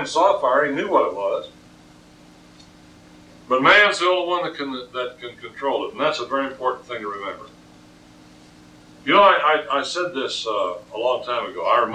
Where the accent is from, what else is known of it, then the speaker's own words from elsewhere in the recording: Colorado, United States; also born or lived in Wyoming; I was raised up in my youth around ranches and horses and cattle. And so, and I was born and raised out in Colorado and lived a good part of my life in Wyoming and so on.